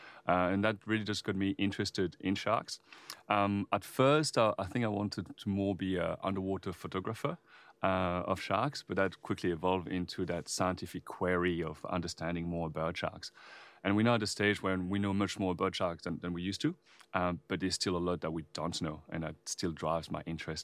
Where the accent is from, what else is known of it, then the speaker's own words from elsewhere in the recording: Belgium; also born or lived in United Kingdom / Sydney, Australia; now in Australia; so I'm from Belgium originally, and I did my undergrad at the University of Southampton. Mm-hmm. And then I moved to Australia and did my PhD at Macquarie University in Sydney. And then I moved to South Australia about 16 years ago.